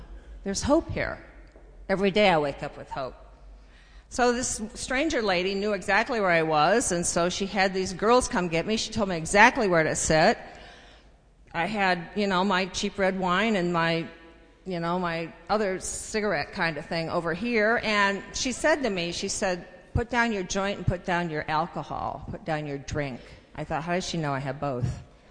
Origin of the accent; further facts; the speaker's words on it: California, United States; growing up in California, I heard a lot of speakers.